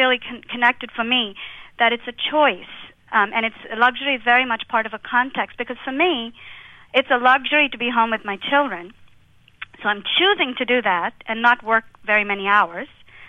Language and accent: English; India; when I was growing up, I grew up in India.